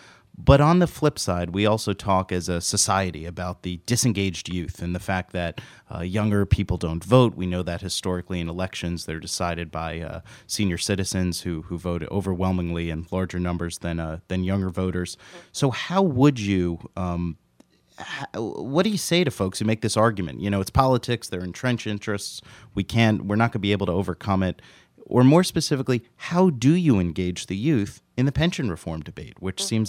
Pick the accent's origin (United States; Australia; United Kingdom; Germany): United States; New York; And in my home state of New York